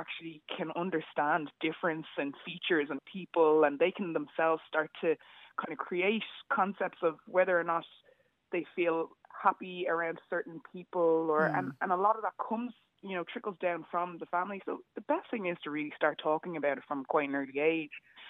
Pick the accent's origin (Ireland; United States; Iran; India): Ireland; Bray, Leinster; And I then returned back to Ireland 6 years ago and started teaching here in Ireland. So now I teach in my hometown in Bray at a secondary school